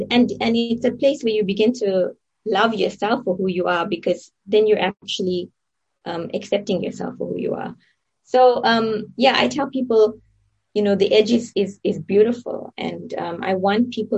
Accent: South Africa; it really changed my life growing up in South Africa, particularly in this suburb and in this community.

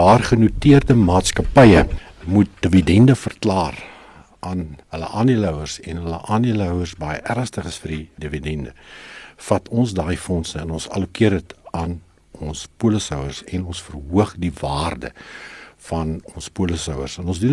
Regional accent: Welkom, Free State, South Africa; toe ek het groot geword in Welkom.

